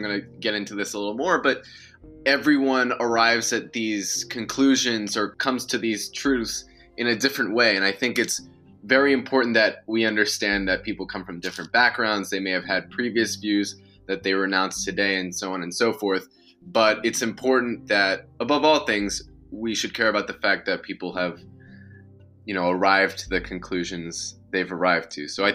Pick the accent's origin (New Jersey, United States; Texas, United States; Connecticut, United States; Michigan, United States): Connecticut, United States; I grew up in Connecticut, in Fairfield County. And anyone that's from there knows, you know, this is a very wealthy place.